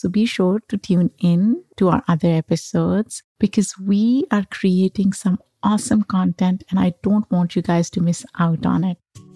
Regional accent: Pakistan; as I was growing up in Pakistan.

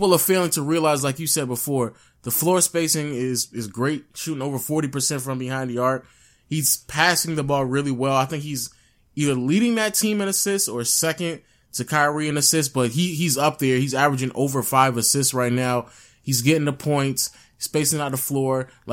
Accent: Atlanta, Georgia, United States; I'm saying we as if I'm an Atlanta fan. I'm just from Atlanta, people.

